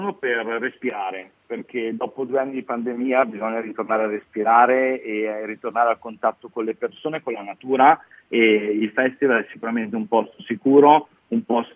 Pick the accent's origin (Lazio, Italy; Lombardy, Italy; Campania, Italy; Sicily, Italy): Lombardy, Italy; Milan; Sì, guarda, io sempre da milanese quale sono una persona molto affezionata all'altopiano della Paganella